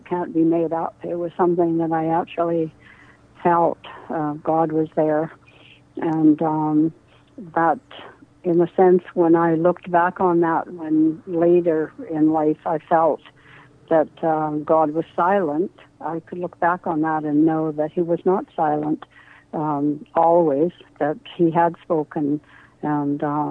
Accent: Saskatchewan, Canada; I grew up in Saskatchewan

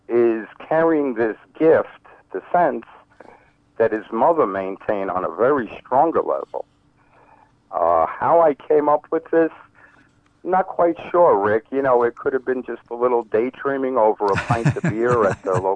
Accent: New York City, New York, United States; So, again, growing up in New York City, remembering the 50s, the 60s, and the racism that we saw

